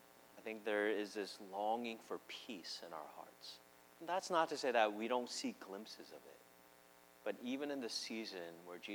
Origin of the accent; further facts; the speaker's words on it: Midwest, United States; the flip side of growing up in the Midwest, you know that sooner or later, that white, beautiful snow is going to turn into